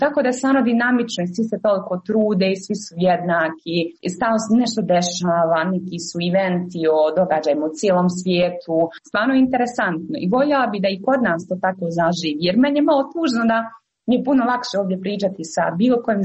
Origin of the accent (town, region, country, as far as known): Mostar, Federation of Bosnia and Herzegovina, Bosnia & Herzegovina